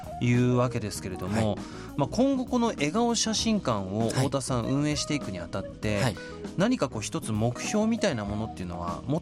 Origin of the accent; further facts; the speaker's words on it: Hokkaido, Japan; まあ、僕自身は北海道の地方出身なものですから